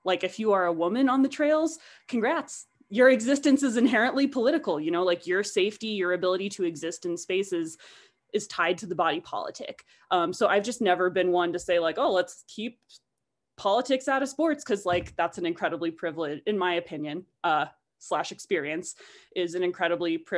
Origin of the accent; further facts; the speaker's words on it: the South, United States; and this is like full disclosure, I am from the South.